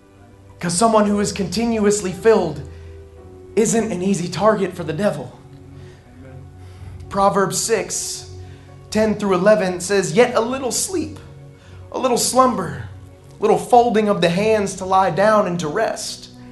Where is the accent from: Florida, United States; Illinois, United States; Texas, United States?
Florida, United States; Okeechobee; I'm from Okeechobee. I know a little bit about flag ponds.